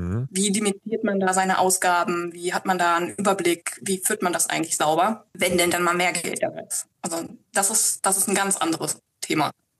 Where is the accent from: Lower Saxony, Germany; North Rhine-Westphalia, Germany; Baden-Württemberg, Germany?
North Rhine-Westphalia, Germany; Ich bin 41, ich komme aus dem Sauerland